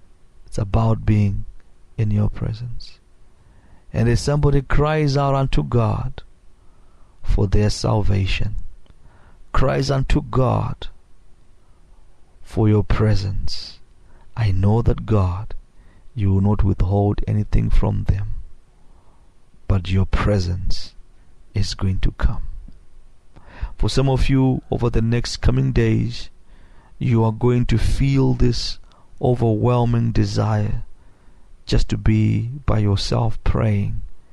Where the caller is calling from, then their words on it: Houston, Texas, United States; I'm calling from the Houston area.